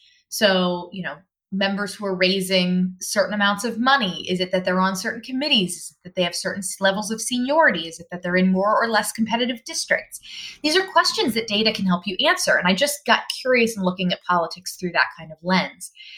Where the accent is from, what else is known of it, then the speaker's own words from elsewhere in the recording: Florida, United States; I grew up in Central Florida, and you may have heard that Florida played a pretty key role in the election in 2000.